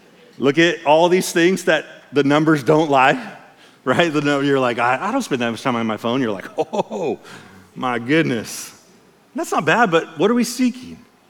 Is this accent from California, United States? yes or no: yes; California, United States; I grew up in Orange County near the beach and we had riptides, they were crazy.